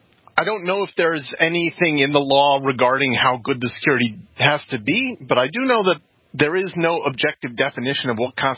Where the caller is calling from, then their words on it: Swansea, Illinois, United States; From Swansea, Illinois.